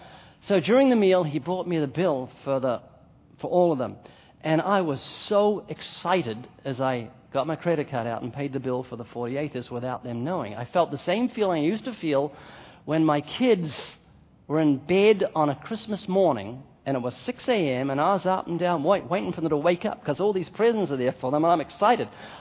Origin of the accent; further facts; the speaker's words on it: New Zealand; I'm a New Zealander. I speak correct English.